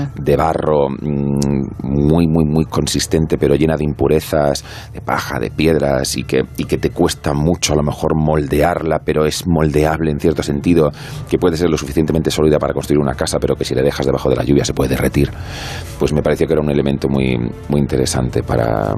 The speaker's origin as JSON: {"language": "Spanish", "town": "Algeciras", "region": "Andalusia", "country": "Spain", "said": "Soy de Algeciras."}